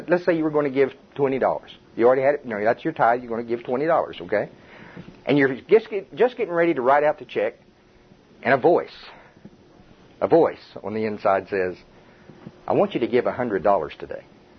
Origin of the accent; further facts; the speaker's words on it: Oklahoma, United States; accent: Oklahoma; My Oklahoma accent says wash, you know, and I know it's not right